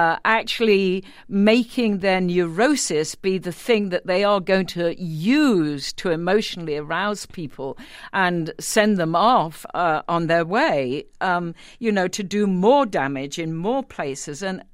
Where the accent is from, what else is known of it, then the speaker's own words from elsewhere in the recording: the South, United States; Well, you don't understand us. We're from the South. You don't understand us.